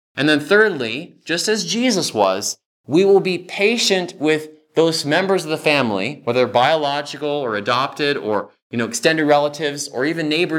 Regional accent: California, United States; I grew up in California and I didn't know a lot of my Michigan relatives.

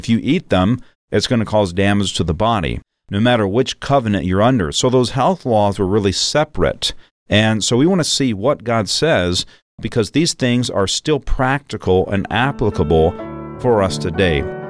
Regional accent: the South, United States; And I grew up in the South.

